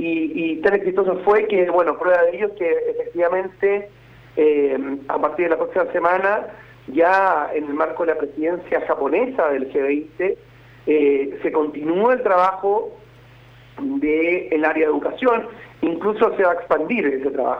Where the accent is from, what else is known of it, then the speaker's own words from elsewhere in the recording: Chile; el caso mismo de Chile, mi país de origen